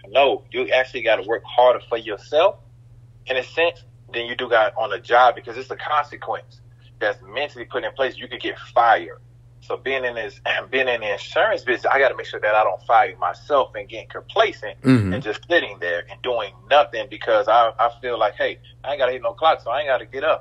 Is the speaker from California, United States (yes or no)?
no; Columbia, South Carolina, United States; Where I grew up at on North Main, right here in Columbia, South Carolina, an African-American male, I was like, you got the wrong person.